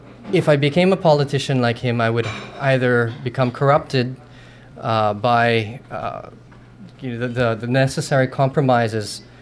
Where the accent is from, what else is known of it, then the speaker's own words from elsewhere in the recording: Philippines; now in Montreal, Canada; I'm from the Philippines. I was born and raised there. I've lived here in Montreal for about 3 years. I come from a family of means. My parents were both politicians.